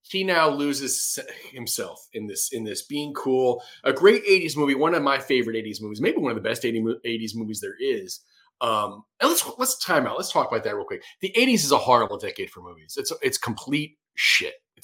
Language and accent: English; Bronx, New York, United States; See, that stuff all seems foreign to me because I grew up in the city. I grew up in the Bronx for the most part.